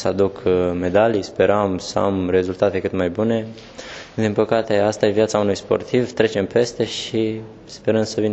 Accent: Reșița, Caraș-Severin, Romania; now in Bucharest, Romania; acolo sunt și colegi care am copilărit la Reșița

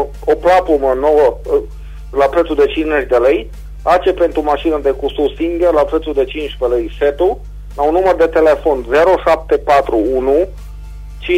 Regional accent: Reșița, Caraș-Severin, Romania; din Reșița.

